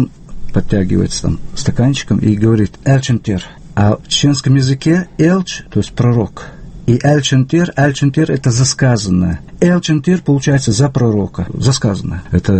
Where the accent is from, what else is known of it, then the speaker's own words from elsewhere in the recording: Bratskoye, Chechnya, Russia; Я происхождением из села Братское Натерешного района. Весь Натерешный район, он винодельческий. И я не мог себе представить мое родное село без лозняка, без винограда.